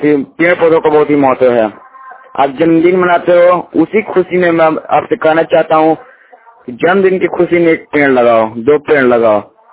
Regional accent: Chiniya, India; मैं चिनिया गांव से संबंध रखता हूँ, मैं यहाँ गोरा में रहता हूँ।

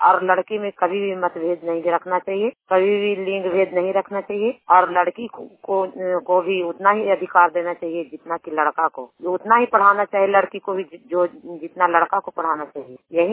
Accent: Puna, Bihar, India; मैं ग्राम पूना पंचायत पूना का रहने वाला हूँ। मेरा ब्लॉक हिलसा है, जिला नालंदा, बिहार में रहती हूँ।

